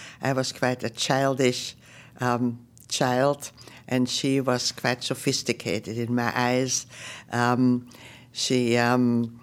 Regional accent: Austria; English is a second language; And when she heard I came from Austria, she said, well, my father can speak German to you.

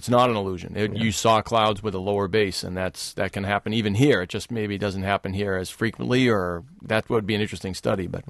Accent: Peabody, Massachusetts, United States; I grew up in Peabody, Massachusetts, on the North Shore, just north of Boston. I was actually born in Salem, the witch town, but I was brought up in Peabody.

